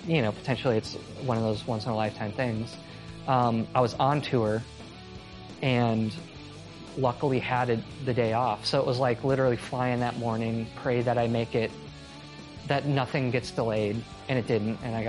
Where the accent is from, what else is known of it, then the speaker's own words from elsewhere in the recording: Menomonee Falls, Wisconsin, United States; I grew up in Menominee Falls on a street called Destiny Drive, which is a pretty cool name for a street, I guess.